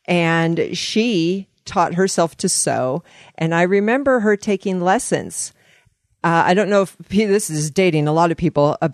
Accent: Eugene, Oregon, United States; I was born in Eugene, Oregon.

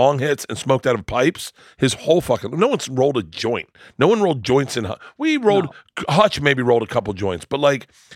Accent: Tampa, Florida, United States; I grew up in Tampa. We smoked joints or bong hits.

